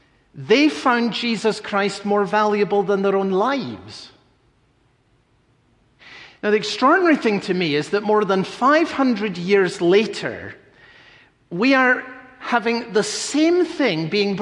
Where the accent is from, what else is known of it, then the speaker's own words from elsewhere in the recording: United Kingdom; Growing up in Britain, I learned early in life the history of the martyrs